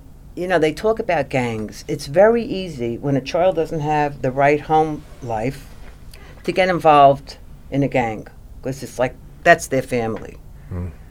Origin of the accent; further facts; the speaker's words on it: Brooklyn, New York, United States; Brooklyn, New York.